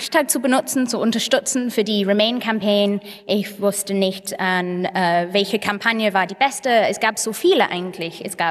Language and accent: German; Manchester, North West England, United Kingdom; German is a second language; bin nach Manchester geflogen. Und da bin ich an den Tag der Referendum in Manchester, wo ich aufgewachsen bin.